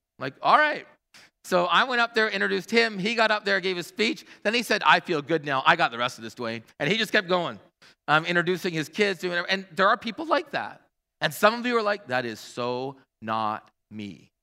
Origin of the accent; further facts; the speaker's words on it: Hamilton, Ontario, Canada; I belong to Christ before I am a Hamiltonian. I belong to Christ before I am a Canadian.